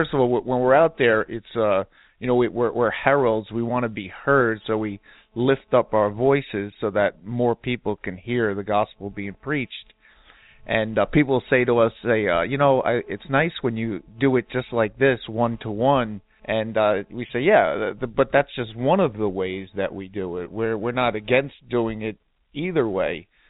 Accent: New York, United States; I'm from Long Island, New York

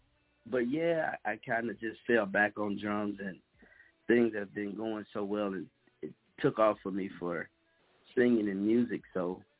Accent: Kansas City, Missouri, United States; just performing everywhere here in my hometown. It's Kansas City.

